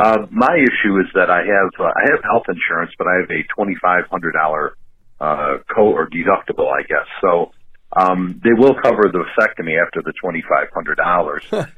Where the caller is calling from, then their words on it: Buffalo, New York, United States; I'm calling from Buffalo, New York.